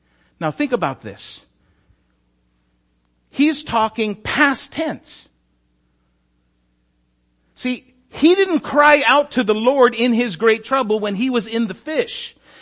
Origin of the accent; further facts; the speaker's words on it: Philippines; so I'm Filipino.